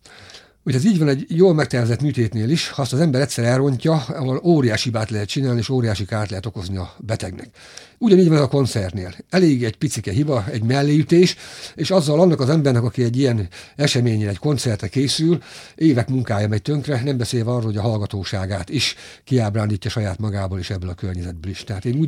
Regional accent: Debrecen, Hajdú-Bihar, Hungary; Most hát én mivel debreceni vagyok

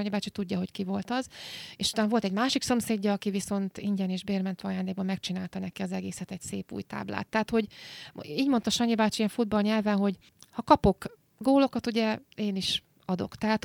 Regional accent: Borsod-Abaúj-Zemplén, Hungary; first language Hungarian; nekem, mint magyar embernek, aki itt született, a nyelvem is magyar, és tényleg szeretem ezt az országot, és azért is költöztem haza Borsod-Zemplén megyén, és szeretem ezt a megyét, az otthonomat, a szülőföldemet

